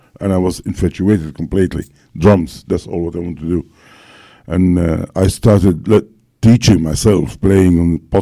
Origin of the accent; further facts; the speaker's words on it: Egypt; I was brought up in Egypt.